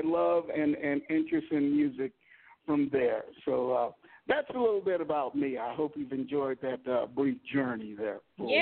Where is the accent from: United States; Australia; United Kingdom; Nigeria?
United States; Hopkinsville, Kentucky; also born or lived in Seattle; we got married in 1992, and I moved back home to Kentucky. My hometown is Hopkinsville, Kentucky